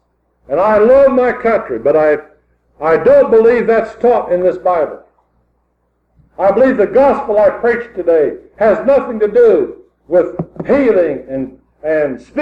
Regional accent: United States; I am an American and I love America

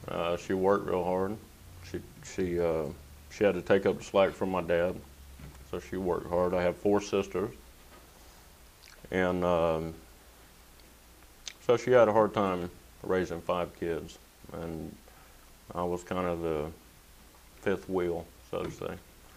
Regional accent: Lakeland, Florida, United States; also born or lived in Plant City; I was born and raised in Lakeland and Plant City, Florida.

